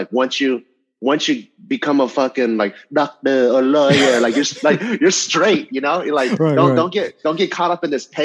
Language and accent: English; Cerritos, California, United States; So growing up in Cerritos, I would say it's pretty middle class, pretty diverse.